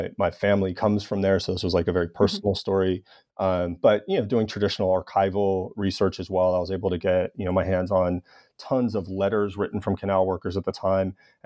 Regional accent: Los Angeles, California, United States; the Rodney King beating in my hometown of Los Angeles.

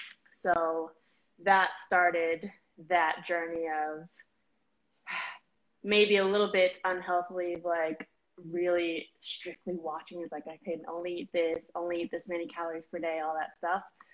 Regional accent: Denver, Colorado, United States; But I started my training in Colorado. I grew up in Denver. I trained with Academy of Colorado Ballet.

